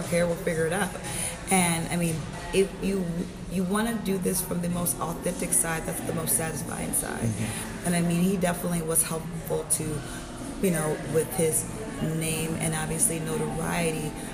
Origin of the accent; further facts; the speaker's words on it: Missouri, United States; You know, Chris Moore's from Maryland. I'm from Missouri.